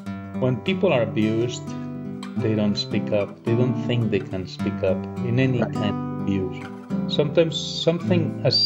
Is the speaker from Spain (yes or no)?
yes; Spain; English is a second language; I'm from Spain. Inside Spain, I come from a region in which we speak two languages. The community that speaks Spanish and the community that speaks Catalan. I am from the part that speaks Spanish. I am a male.